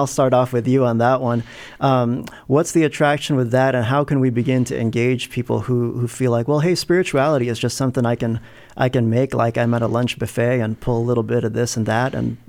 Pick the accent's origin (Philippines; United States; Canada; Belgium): Philippines; I could tell you, I'm Filipino. Hey, I really am.